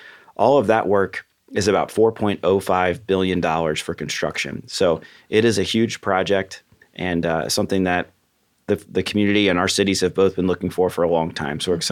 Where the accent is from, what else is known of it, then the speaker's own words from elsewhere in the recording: Cincinnati, Ohio, United States; Well, and I grew up here in Cincinnati and have lived here my whole life, except just a couple of years. I went to college up in Dayton, University of Dayton.